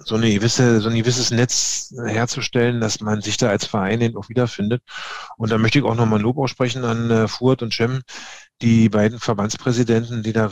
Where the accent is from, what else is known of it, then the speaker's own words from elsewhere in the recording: Berlin, Germany; während wir so angekommen sind, so als Berliner Rotze.